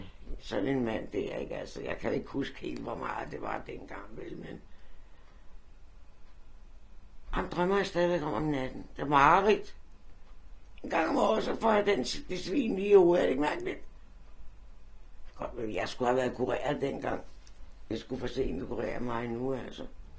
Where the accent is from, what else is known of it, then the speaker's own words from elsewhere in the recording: Copenhagen, Capital Region of Denmark, Denmark; det gjorde jeg faktisk på Vesterbro i Sankermarksgade. Så flyttede vi til Tingbjerg, fra Tingbjerg til Husum.